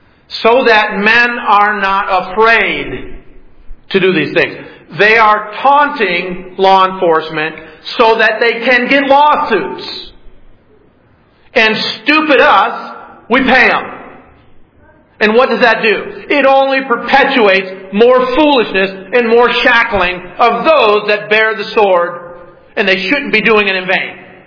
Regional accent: Detroit, Michigan, United States; I grew up in the 60s, and in the 60s, growing up in Detroit, we had the Detroit riots.

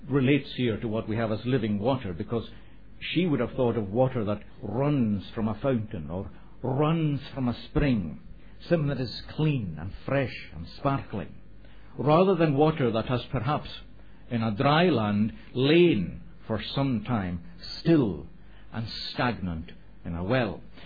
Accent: Scotland, United Kingdom; first language Scottish Gaelic; English is a second language; that export from Scotland, whiskey, which comes actually from the Gaelic language, which I speak as my first language

